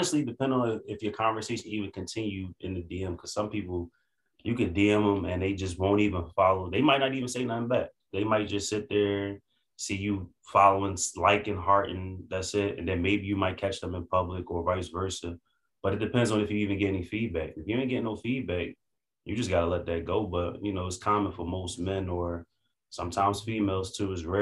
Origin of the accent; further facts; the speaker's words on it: Philadelphia, Pennsylvania, United States; I'm from West Philly, a graduate community with the Lincoln University community. Did a little trade school, CDL, over the road back in Philly.